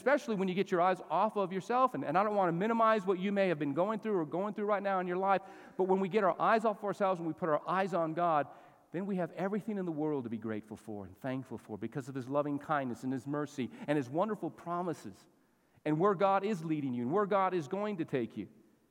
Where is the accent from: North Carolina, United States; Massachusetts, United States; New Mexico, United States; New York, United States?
New Mexico, United States; Las Cruces; born there; also born or lived in Albuquerque; I was born in Las Cruces, New Mexico. We had some family there, and we were living in Albuquerque, and then we'd go back there once in a while.